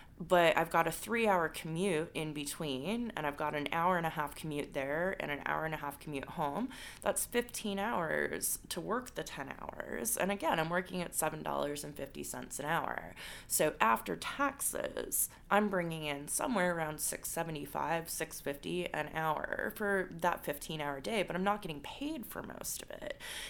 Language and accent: English; Utah, United States; I'm from Utah originally, so I'm a mountain girl. So I was a night cook in a tiny town in Utah